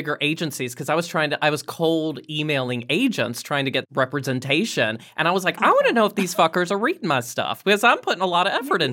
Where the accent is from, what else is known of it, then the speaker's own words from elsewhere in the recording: Virginia, United States; I'm from Virginia, so...